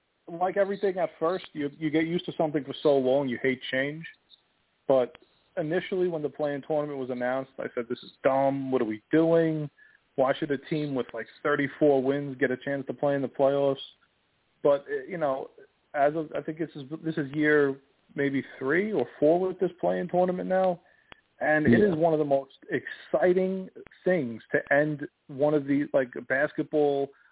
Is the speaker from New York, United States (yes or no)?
yes; New York, United States; Yeah, we're from New York, so we haven't seen – well, I'm a Giants fan myself.